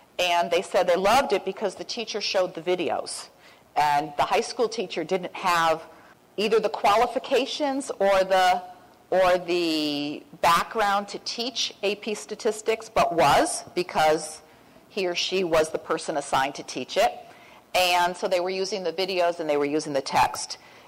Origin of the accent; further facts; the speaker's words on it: Connecticut, United States; I grew up in Connecticut, which had an outstanding public school system.